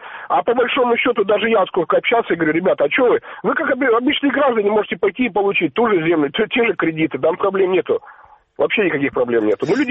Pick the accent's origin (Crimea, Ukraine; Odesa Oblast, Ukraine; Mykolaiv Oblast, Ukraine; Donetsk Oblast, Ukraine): Crimea, Ukraine; Я именно крымский казак.